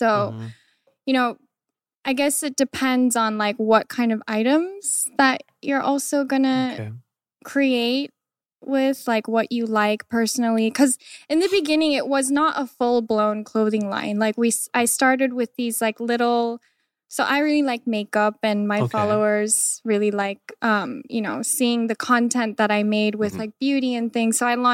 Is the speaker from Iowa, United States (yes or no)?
yes; Des Moines, Iowa, United States; The fact that I was born in Iowa is kind of weird too, but… It's crazy. So I grew up in Des Moines, in this very suburbs. There, I think I was like the only Korean girl at school.